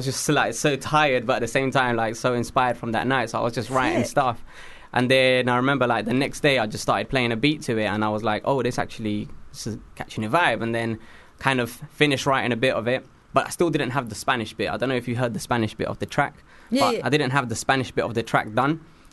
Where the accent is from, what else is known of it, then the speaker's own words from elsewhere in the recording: United Kingdom; I'm a Brit as well